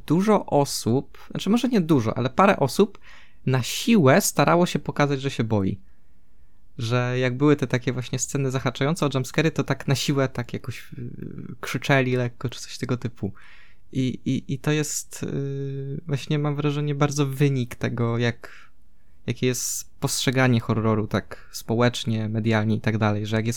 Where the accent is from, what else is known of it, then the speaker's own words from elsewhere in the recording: Silesian Voivodeship, Poland; bo jestem spod Częstochowy, jakby tak tam moja rodzina mieszka